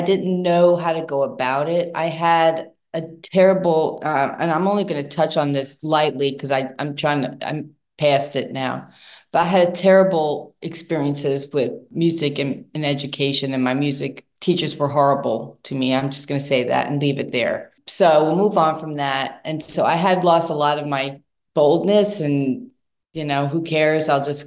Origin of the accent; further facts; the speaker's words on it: Smithtown, New York, United States; But I think having grown up on Long Island, and this is back in the 70s